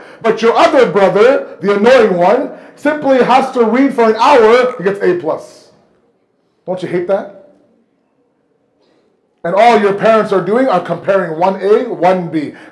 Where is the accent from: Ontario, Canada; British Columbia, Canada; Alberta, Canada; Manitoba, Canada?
Ontario, Canada; Toronto; I remember growing up in Toronto